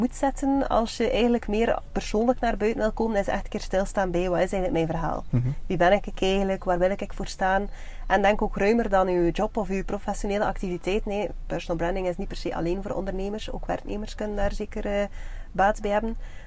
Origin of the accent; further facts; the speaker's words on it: Kortrijk, Flanders, Belgium; Ik ben getogen en geboren in Kortrijk. Dus het is logisch dat dan mijn netwerk vooral hier zit.